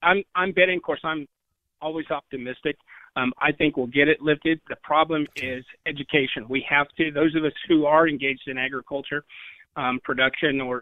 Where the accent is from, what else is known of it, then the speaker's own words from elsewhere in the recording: Tarkio, Missouri, United States; I know in my hometown here in Tarkio, I have to stand on the porch to be able to get a good signal